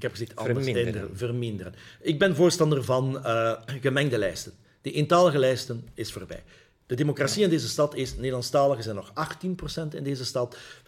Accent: Brussels, Brussels-Capital Region, Belgium; Dat betekent dat wij misschien soms ook een beetje minder arrogant moeten zijn als Brusselaar.

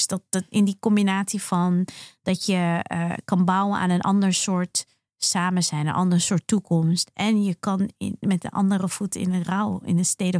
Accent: Gelderland, Netherlands; now in Amsterdam, Netherlands; En dat zeg ik niet omdat ik in Amsterdam woon, maar ik kom letterlijk uit de Achterhoek. En zelfs van daaruit is het heel ver weg.

